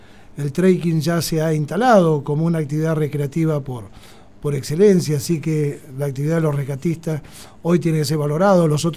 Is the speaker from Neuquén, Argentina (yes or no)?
yes; San Martín de los Andes, Neuquén, Argentina; born there; la pasión por Neuquén, esta provincia en la cual nací, en San Martín de los Andes